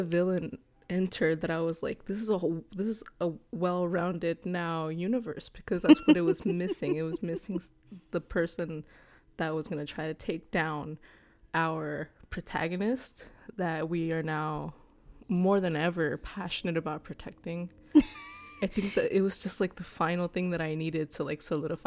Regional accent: Texas, United States; Texan native.

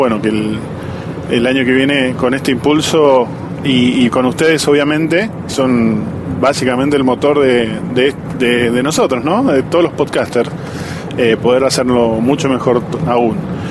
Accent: Argentina; Los que somos argentinos estamos orgullosos de ser argentinos.

